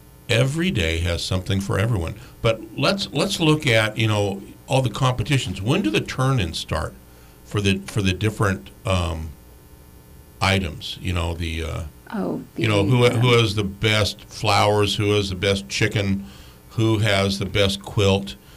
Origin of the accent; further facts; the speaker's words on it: Fairbanks, Alaska, United States; that was just me as a kid growing up in Fairbanks, Alaska.